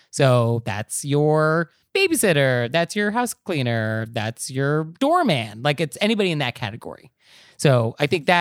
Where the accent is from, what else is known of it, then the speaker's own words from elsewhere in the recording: California, United States; And so for me, growing up in Marin County, like I did, the idea of circumambulation was like just a normal thing growing up.